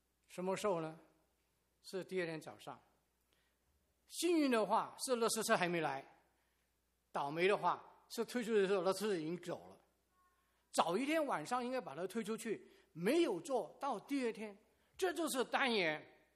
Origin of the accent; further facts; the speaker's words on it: Hong Kong; 我在香港长大，香港那时候呢就可以派报纸